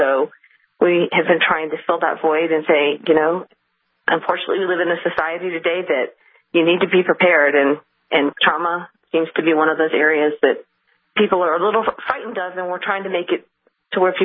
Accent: Boulder, Colorado, United States; also born or lived in Lexington, Kentucky; Okay, so I grew up in Boulder.

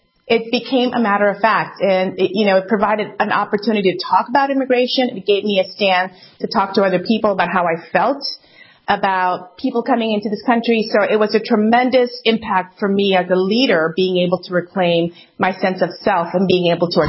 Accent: United States; also born or lived in Europe / Asia; Growing up in America, I never felt 100% American for one ever reason or the other.

